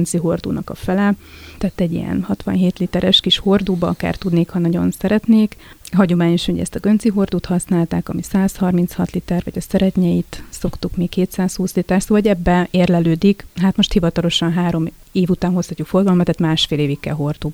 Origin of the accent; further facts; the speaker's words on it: Borsod-Abaúj-Zemplén, Hungary; Én a Bükkaljáról származom félig